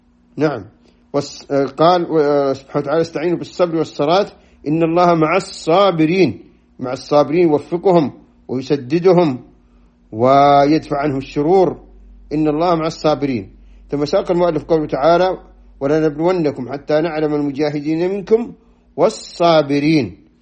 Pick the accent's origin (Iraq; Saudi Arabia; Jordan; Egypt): Saudi Arabia; وهذا قد حدث أيضا عندنا في السعودية